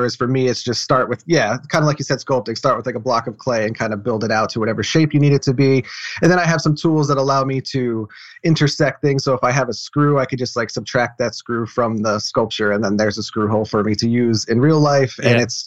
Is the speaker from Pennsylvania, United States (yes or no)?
yes; Pennsylvania, United States; I'm from Pennsylvania, so going to the state school was kind of like the natural thing to do.